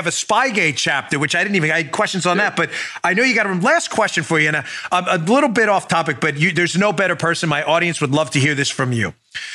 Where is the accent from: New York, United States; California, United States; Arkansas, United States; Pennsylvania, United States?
New York, United States; I grew up in New York. Listen to WFAN.